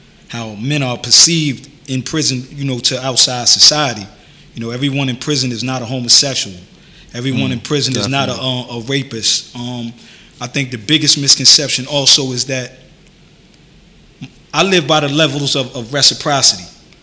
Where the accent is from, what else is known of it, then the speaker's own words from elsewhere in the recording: Bronx, New York, United States; I gotta put on for the Bronx. I'm from Cortland Avenue.